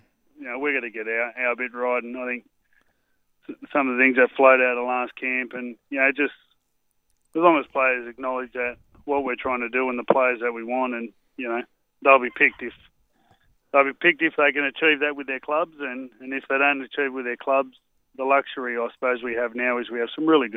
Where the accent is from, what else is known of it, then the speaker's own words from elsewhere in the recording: Australia; So that'll be someone, as an Australian fan, we're going to sorely miss.